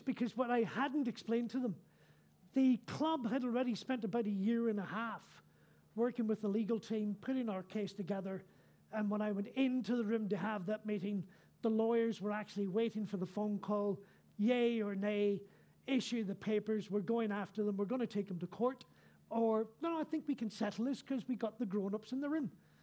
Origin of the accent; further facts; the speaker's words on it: Ireland; It's all those confessions that I've gone to as an Irish Catholic child back in Ireland, finally paid off.